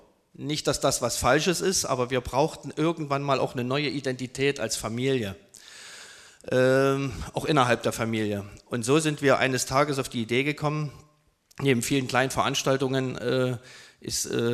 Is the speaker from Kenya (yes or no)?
no; Serbia; moved away; also born or lived in Chemnitz, Germany; ich bin zwar in Karl-Marx-Stadt geboren, bin dann mit 14 Tagen, als ich 14 Tage alt war, mit meinen Eltern nach Jugoslawien gegangen, weil mein Vater dort gearbeitet hat.